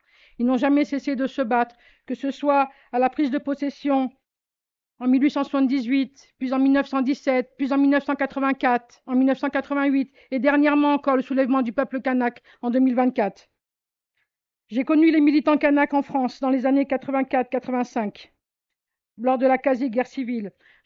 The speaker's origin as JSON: {"language": "French", "region": "Kabylie", "country": "Algeria", "moved": "yes", "lives_now": "New Caledonia", "said": "l'insurrection kabyle, mon pays d'origine"}